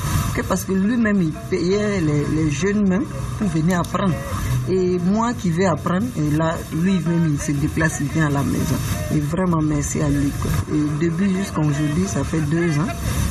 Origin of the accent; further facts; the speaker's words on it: Abidjan, Côte d’Ivoire; born there; Je suis né à Abidjan, mais je peux dire que j'ai grandi ici, chez ma grand-mère. Voilà, depuis l'âge de 5 ans, puis je suis venu chez ma grand-mère.